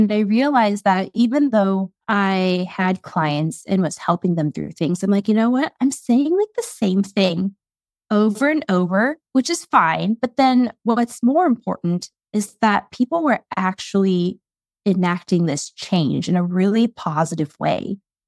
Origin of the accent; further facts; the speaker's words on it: United States; born there; I'm Chinese. I was born in America, first generation.